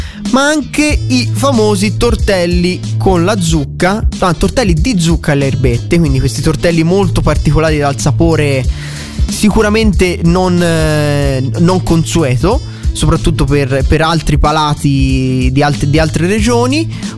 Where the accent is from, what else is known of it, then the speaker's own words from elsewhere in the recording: Tuscany, Italy; io da toscano sinceramente ho sempre visto come una cosa che si poteva mangiare in tutto il mondo